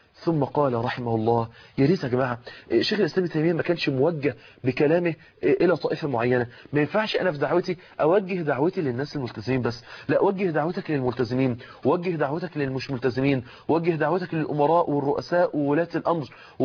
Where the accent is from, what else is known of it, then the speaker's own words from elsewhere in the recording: Egypt; خرجوا زي ما دخلوا بالمثل العام عندنا في مصر.